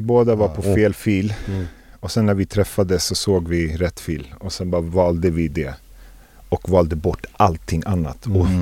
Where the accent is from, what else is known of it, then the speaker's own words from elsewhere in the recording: Fisksätra, Stockholm County, Sweden; Jag växte upp i Fisksätra.